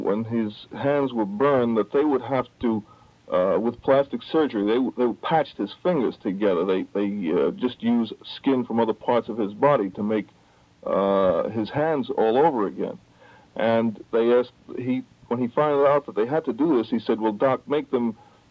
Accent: Brooklyn, New York, United States; I felt that I was a fan growing up in Brooklyn when Jackie broke in.

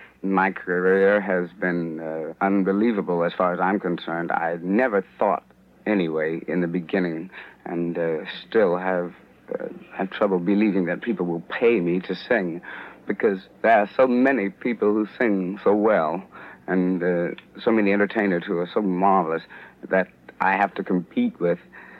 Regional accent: San Francisco, California, United States; And I was from San Francisco.

